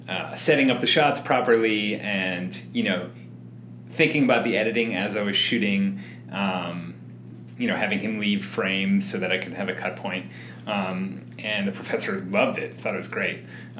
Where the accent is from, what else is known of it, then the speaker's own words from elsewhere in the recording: Massachusetts, United States; I grew up in Massachusetts, and so there was never a moment where I considered it as a possible career. I come from a conservative family in eastern Massachusetts, so they were all business people or blue-collar workers.